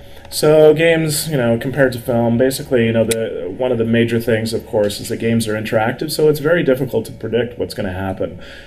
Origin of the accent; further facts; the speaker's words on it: Vancouver, British Columbia, Canada; I'm from Vancouver, Canada, so it took me a while to get here.